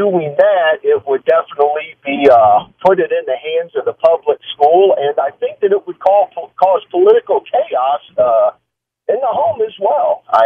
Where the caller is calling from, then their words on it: Illinois, United States; Yeah, I'm calling from Illinois, and I just wanted to comment on the voting age at 16.